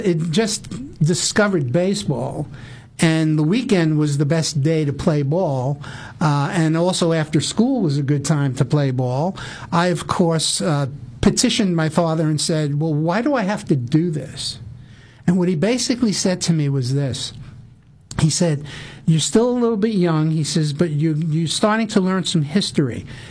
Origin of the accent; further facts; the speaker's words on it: Bronx, New York, United States; Growing up in the Bronx was quite pleasant and peaceful. I lived in a diverse neighborhood. There were Italians, Irish, Chinese, Japanese, Puerto Rican, African Americans. New York is an international city, and the neighborhoods aren't much different than that.